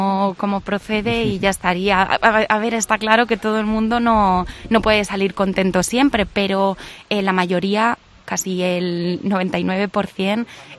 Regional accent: Alcalá del Júcar, Castilla-La Mancha, Spain; Yo soy de Alcalá del Júcar, no, soy de un pueblecito de aquí al lado.

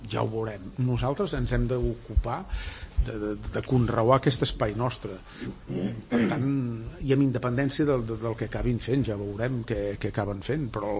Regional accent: Vic, Catalonia, Spain; Jo sóc de Vic

